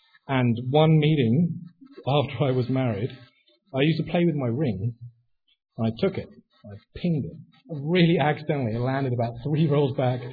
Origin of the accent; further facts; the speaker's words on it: Eastbourne, South East England, United Kingdom; moved away as an adult; now in Burlington, Canada; I actually come from a small town in the southeast of England called Eastbourne. It's about 60 miles straight south of London. And moved to Canada in 2012 with my family.